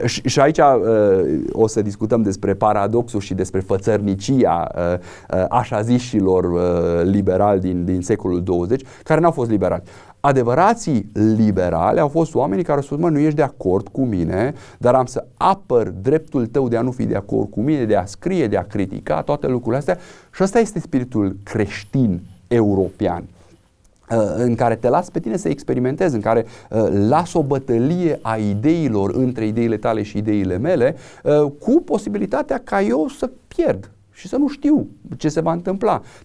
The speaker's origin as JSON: {"language": "Romanian", "country": "Romania", "said": "pentru noi ca și români"}